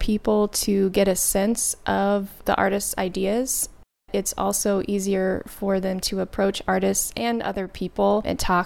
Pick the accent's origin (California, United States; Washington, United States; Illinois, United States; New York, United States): California, United States; Chico; also born or lived in Thailand; I grew up in Chico. I moved away and went into the Peace Corps for a couple years. When I was living in Thailand in the Peace Corps